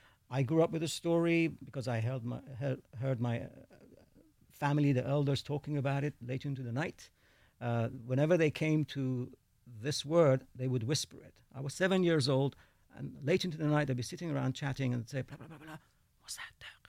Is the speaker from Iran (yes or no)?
yes; Iran; And I was born in Iran. I didn't grow up under the Ayatollahs. I grew up under the Shah.